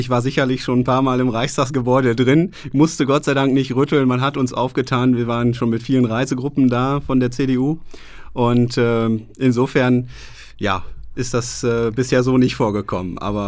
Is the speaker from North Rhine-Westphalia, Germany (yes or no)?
yes; Münster, North Rhine-Westphalia, Germany; Und wir sind eine Münsteraner Familie. Wir haben hier gebaut und eine Familie gegründet